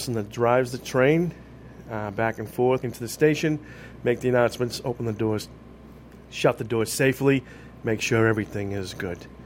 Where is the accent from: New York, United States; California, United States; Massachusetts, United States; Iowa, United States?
Massachusetts, United States; Revere; I grew up in Revere on a dead-end street, and there was tracks on the other side.